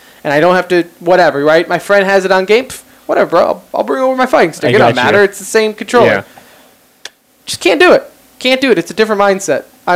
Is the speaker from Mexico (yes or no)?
no; United States; As an American, I feel like I should use a controller